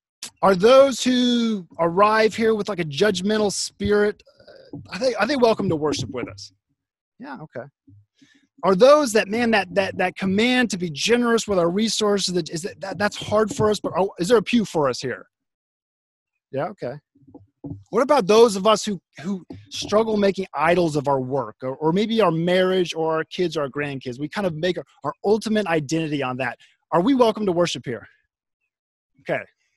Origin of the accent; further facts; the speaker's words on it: Springfield, Missouri, United States; So when I was living, actually speaking of when I grew up in Springfield, Missouri.